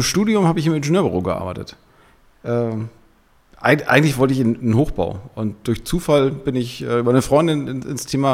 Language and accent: German; Winsen, Lower Saxony, Germany; Ich bin in Winsen in der Luhe geboren worden, bin da auch aufgewachsen. Winsen in der Luhe muss man nicht unbedingt kennen, ja. Als Niedersachser eigentlich schon, aber für die überregional sind, kleiner Ort in der Nähe von Hamburg.